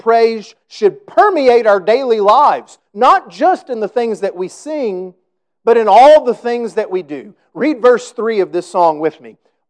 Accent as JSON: {"language": "English", "country": "United States", "said": "I think I'm pretty spoiled probably as an American"}